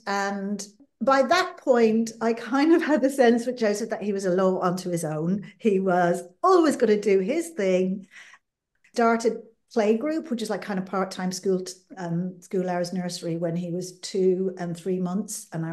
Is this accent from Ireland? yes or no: yes; Dublin, Leinster, Ireland; So I grew up in Dublin, in the suburbs of Dublin. And it was quite a close community.